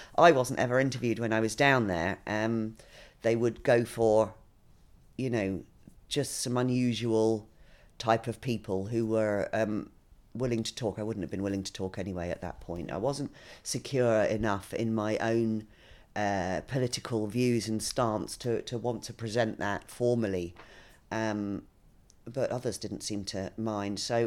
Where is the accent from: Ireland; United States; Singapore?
Ireland; I'm from Ireland, as you probably know.